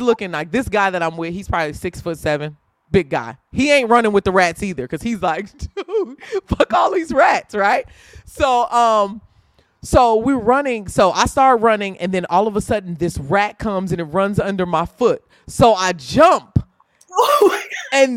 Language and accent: English; Indiana, United States; I'm from Indiana